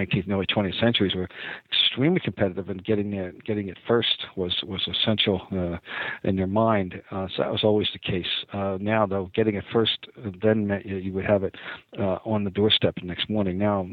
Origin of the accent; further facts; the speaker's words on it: Trenton, New Jersey, United States; in my hometown of Trenton, New Jersey.